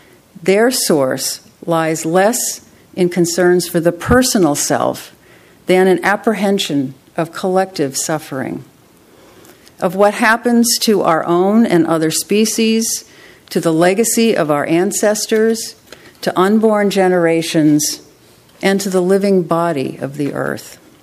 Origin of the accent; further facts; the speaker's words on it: Conway, New Hampshire, United States; I grew up in Conway, the village of Conway, not North Conway. Our house was at the Four Corners, the site of the one stoplight on Route 16.